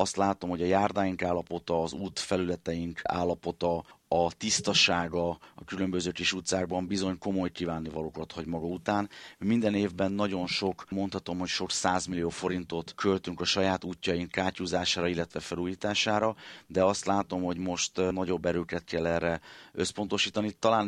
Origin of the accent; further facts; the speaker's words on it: Budapest, Hungary; Nagyon szeretem, nyilván én ott nőttem fel, minden gyermekkori emlékem mindenem oda köt